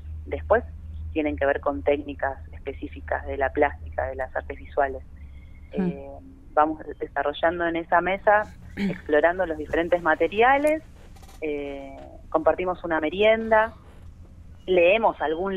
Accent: Córdoba, Argentina; Yo vengo de Córdoba, de Tras la Sierra

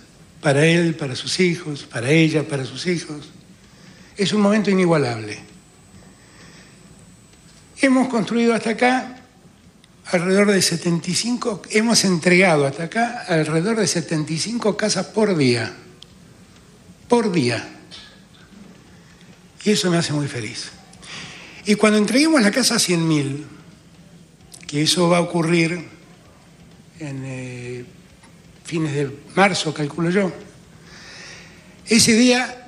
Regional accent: Buenos Aires, Argentina; Yo soy un porteño. Soy feliz de ser un porteño, amo a mi ciudad. Pero soy hijo de un riojano

